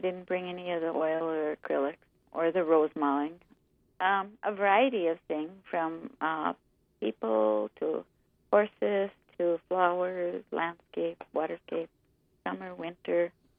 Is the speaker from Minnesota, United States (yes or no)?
yes; Goodrich, Minnesota, United States; also born or lived in Thief River Falls; I was born in Thief River. I was raised in Goodrich. Rural Goodrich.